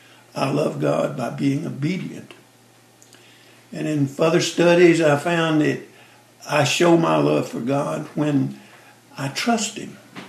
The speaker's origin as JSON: {"language": "English", "region": "Louisiana", "country": "United States", "said": "I'm from Louisiana, Northwest Louisiana. I came to Christ when I was 12 years old."}